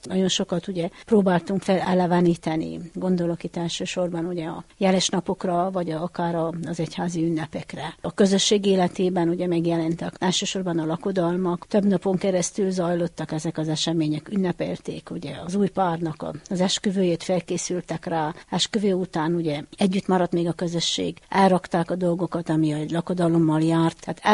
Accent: Csíkmenaság, Harghita, Romania; Csíkmenaságon születtem, Csíkmenaságon is élek, és biztos, hogy a sok-sok év alatt, hogy láttam az embereknek az életét, meg hogy itt nőttem fel ebbe a faluba

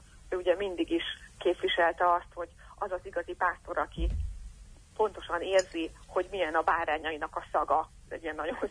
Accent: Szombathely, Vas, Hungary; born there; Szombathely, ami egyébként az én szülővárosom

